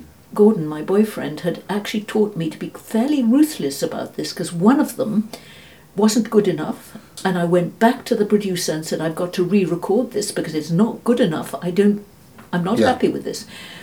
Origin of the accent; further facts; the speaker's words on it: Pakistan; born there; it was about where I was born in British India and what Pakistan was like now